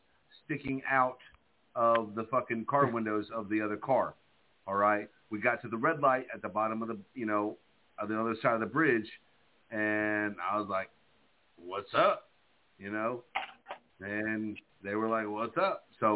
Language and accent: English; Bradenton, Florida, United States; So I was in my hometown, Bradenton, Florida, all right, there's a bridge between Palmetto and Bradenton, all right?